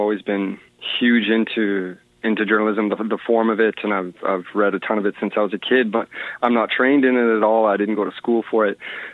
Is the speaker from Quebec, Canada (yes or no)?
no; Ottawa, Ontario, Canada; And I'm from Ottawa originally